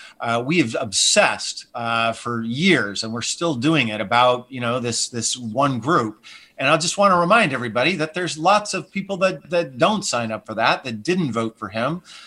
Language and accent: English; Montana, United States; I'm from Montana, Michael. I have friends and families and relatives that have voted for Donald Trump.